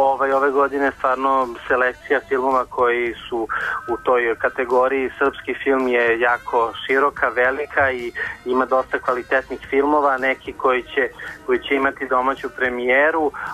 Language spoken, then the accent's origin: Serbian; Serbia; koji počinje kod nas u Srbiji